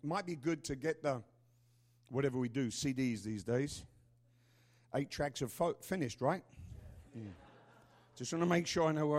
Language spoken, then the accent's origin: English; United Kingdom; born there; I'm British. Hello? I was born in Britain.